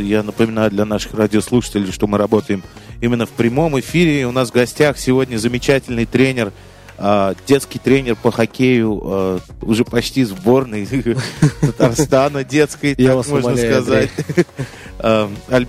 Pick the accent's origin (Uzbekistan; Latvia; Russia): Uzbekistan; Я сам из Узбекистана